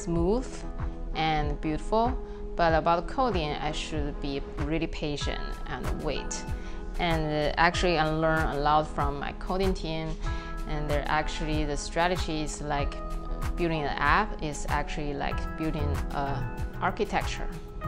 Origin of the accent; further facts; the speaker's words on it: Beijing, China; English is a second language; I'm from Hutong place, which is a really local location in capital of China, Beijing.